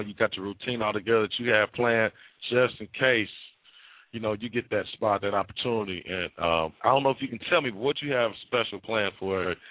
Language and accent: English; College Park, Georgia, United States; I'm actually from Atlanta, and I'm actually coming back home end of the month. So I might have to come out there and check out Fresh Beat. Yeah, I'm from College Park.